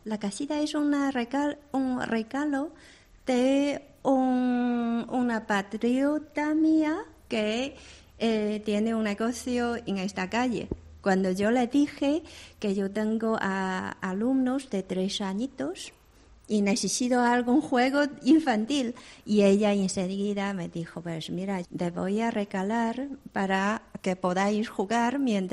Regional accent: China; now in Spain; además de inglés, yo soy chino

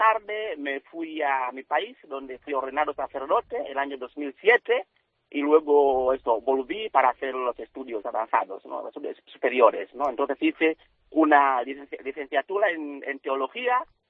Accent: Tanzania; Spanish is a second language; moved away as an adult; Yo soy de Tanzania, un país del este de África

